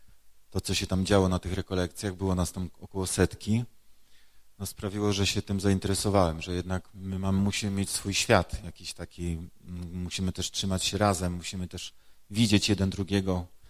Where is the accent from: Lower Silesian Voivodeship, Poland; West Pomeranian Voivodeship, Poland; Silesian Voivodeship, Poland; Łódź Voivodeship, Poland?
West Pomeranian Voivodeship, Poland; Koszalin; now in Lublin, Poland; Przyjechałem z Lublina, ale jestem z Koszalina, jestem z diecezji koszalińsko-kołobrzeskiej, tylko że pracuję na Kulu od 15 lat.